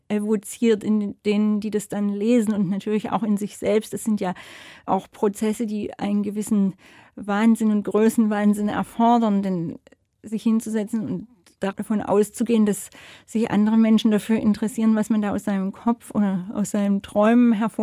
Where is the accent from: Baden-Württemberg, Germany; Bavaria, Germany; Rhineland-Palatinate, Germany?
Baden-Württemberg, Germany; gerade der schwäbischen natürlich auch, die in meiner Heimat große Blüten wie Mörike zum Beispiel hervorgebracht hat.